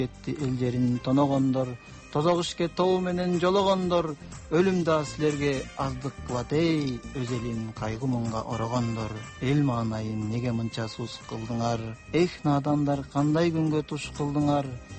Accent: Epkin, Naryn Region, Kyrgyzstan; Балалыгым Жумгал районунун Эпкин деген айылында өткөн.

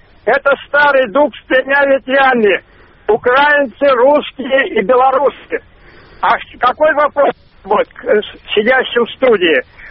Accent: Russia; я русский, коренной, так сказать, русский, и из древней фамилии российской.

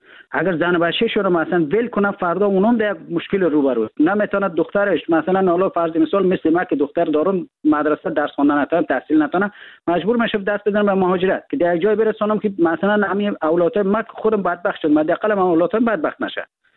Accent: Afghanistan; به عنوان یک افغانستانی

